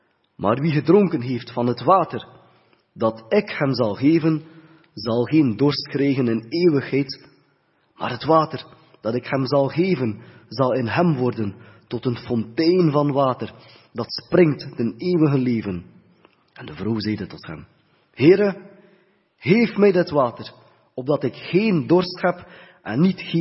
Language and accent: Dutch; Kortrijk, Flanders, Belgium; ik ben van Kortrijk.